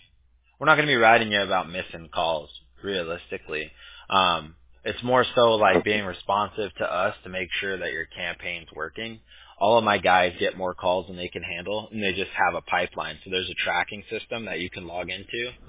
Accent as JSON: {"language": "English", "region": "California", "country": "United States", "tie": "born or raised there", "said": "I grew up in Southern California, so grew up kind of really close to Disneyland."}